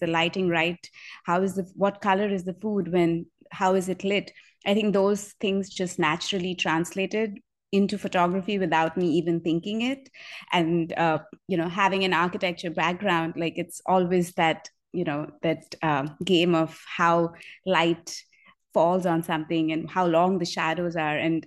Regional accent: India; growing up, born and brought up in India

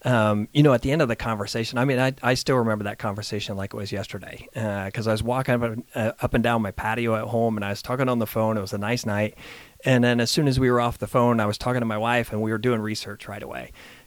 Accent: Columbus, Ohio, United States; I'm not. I'm from Columbus, Ohio.

